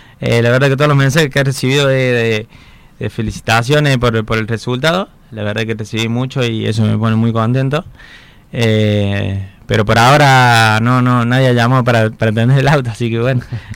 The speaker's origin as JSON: {"language": "Spanish", "region": "Córdoba", "country": "Argentina", "said": "Los dos somos de Córdoba, es otro sabor"}